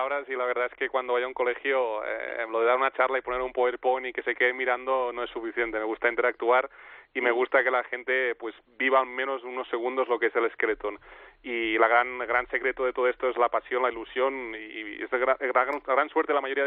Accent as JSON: {"language": "Spanish", "region": "Catalonia", "country": "Spain", "said": "como catalán y español que me siento"}